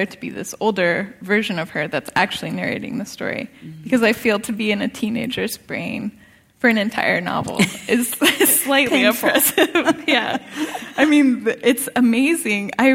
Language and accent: English; California, United States; I think it came out of growing up in California at this time period when it is still dealing with this immense nostalgia for the 60s